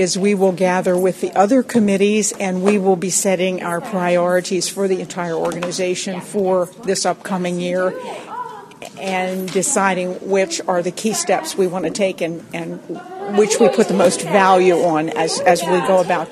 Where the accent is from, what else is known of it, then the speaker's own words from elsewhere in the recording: Seven Valleys, Pennsylvania, United States; I am from Seven Valleys, Pennsylvania. We have a dairy and dairy beef operation, my husband and I, and we're in South Central Pennsylvania, in the heart of the agricultural country there.